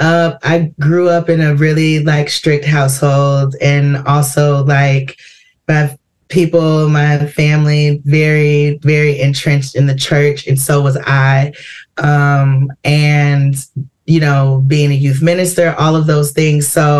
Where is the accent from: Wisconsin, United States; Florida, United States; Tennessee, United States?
Wisconsin, United States; Madison; also born or lived in Chicago; Yeah, I was born in Chicago, but I came to Madison quite young. I was around 4. So I've been here all of my life